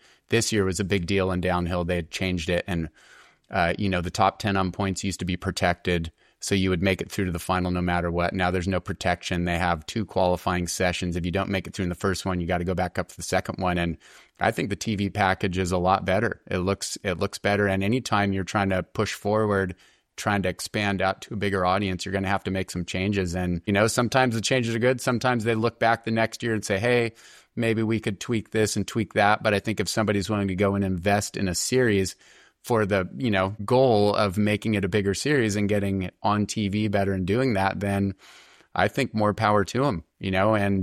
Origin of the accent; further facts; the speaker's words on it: California, United States; You know, when I grew up racing on the SoCal race circuit and Kurt and I, of course, are sprinters.